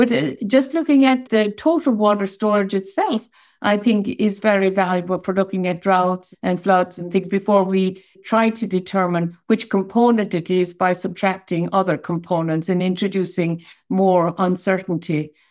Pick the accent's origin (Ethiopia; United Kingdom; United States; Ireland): Ireland; I come from Ireland originally, and people think water scarcity, it never stops raining, you know?